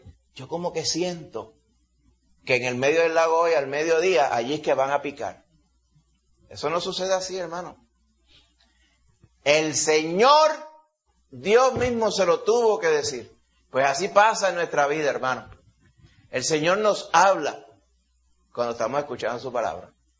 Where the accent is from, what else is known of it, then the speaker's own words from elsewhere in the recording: Puerto Rico; Yo soy puertorriqueño también.